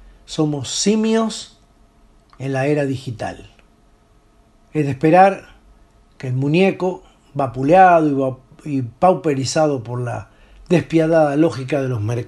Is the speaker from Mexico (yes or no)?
no; Argentina; nos avergüenza como argentinos ante el mundo